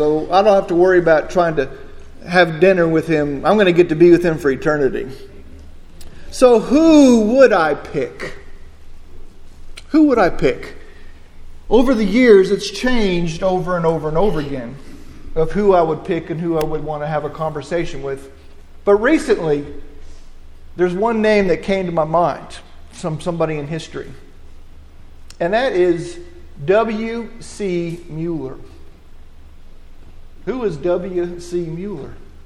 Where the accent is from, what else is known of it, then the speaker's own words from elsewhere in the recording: New Mexico, United States; born there; That's how I got to New Mexico. That's how I was born in New Mexico.